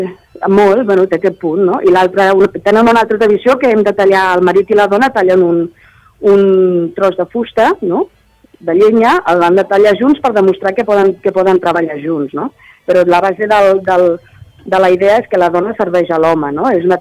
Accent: Barcelona, Catalonia, Spain; moved away; era com quan jo era petita a Barcelona, fa 20 anys

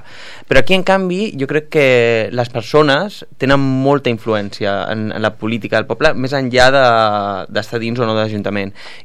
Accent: Mollet del Vallès, Catalonia, Spain; born there; now in Sant Feliu, Spain; jo com deies tu vaig néixer a Mollet, no?

